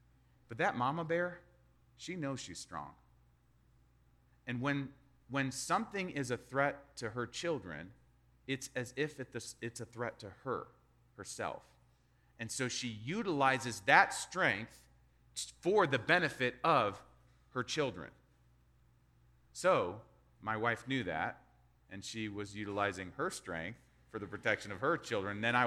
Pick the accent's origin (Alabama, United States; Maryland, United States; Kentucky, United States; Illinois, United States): Kentucky, United States; I've heard in Louisville, you guys think I'm going to rip. I'm always ripping on my home state.